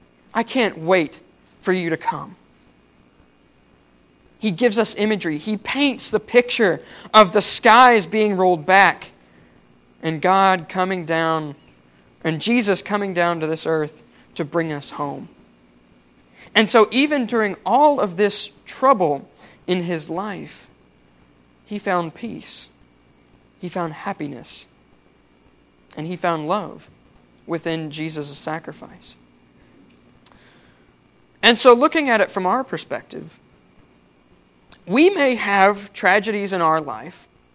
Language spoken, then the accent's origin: English; Clarksville, Tennessee, United States; Now, Clarksville, my hometown, was in the center path.